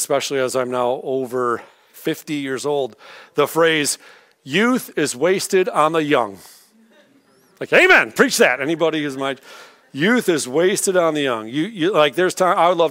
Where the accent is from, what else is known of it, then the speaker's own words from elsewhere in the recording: Clinton Township, Michigan, United States; Now, I was born and raised in the Catholic Church in Clinton Township